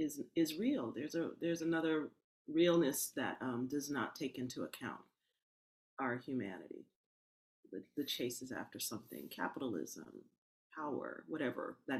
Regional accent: Berkeley, California, United States; born there; I was born in Berkeley, I'm peace and love, you know. I'm still so Western.

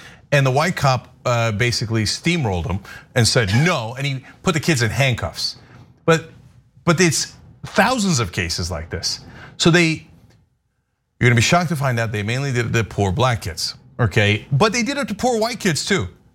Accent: New Jersey, United States; When we were kids, we used to fight all the time. I grew up in New Jersey.

